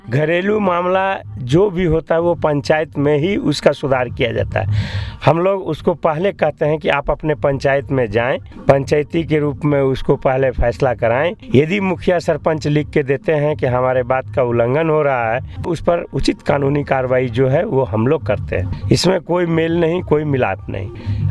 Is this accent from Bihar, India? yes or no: no; Simaria, Jharkhand, India; मैं सिमरिया थाना से बिलोंग करता हूँ। मैं चतरा जिला का एक पुलिस कर्मचारी हूँ।